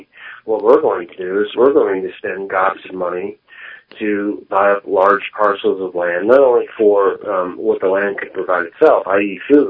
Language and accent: English; United States; I mean, speaking as an American, if Americans were paying the real price of gasoline